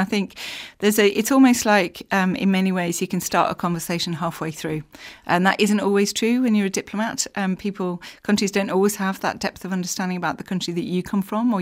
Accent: North West England, United Kingdom; So I grew up in West Cumbria. So on the edge of the Lake District, but it was a really, really beautiful. When I was growing up there, it was the end of the sort of mining period.

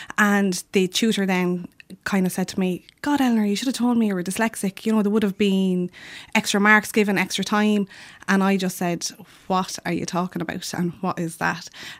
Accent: Naas, Kildare, Ireland; now in Laois, Ireland; I'm from Naas, so forever Lily White.

